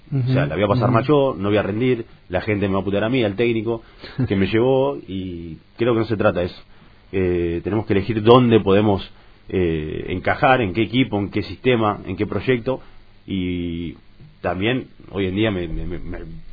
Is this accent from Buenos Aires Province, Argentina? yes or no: yes; Las Flores, Buenos Aires Province, Argentina; amo Las Flores, amo mi tierra y es mi cable a tierra, siempre lo digo, vengo acá porque es donde me siento en mi casa realmente